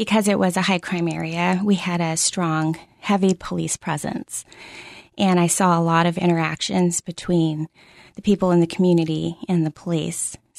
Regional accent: Santa Ana, California, United States; I grew up in Southern California in a largely Latino area called Santa Ana.

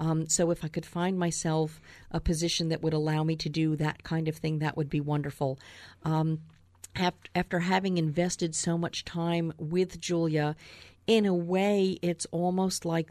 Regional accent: East Coast, United States; I think that if you are from the East Coast, which I am, born and raised on the East Coast, all my family and my longtime friends are there

